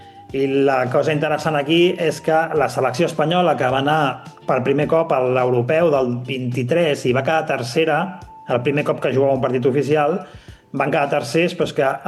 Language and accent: Catalan; L'Hospitalet de Llobregat, Catalonia, Spain; moved away as an adult; tota la meva carrera té sentit si s'entén que sóc d'Hospitalet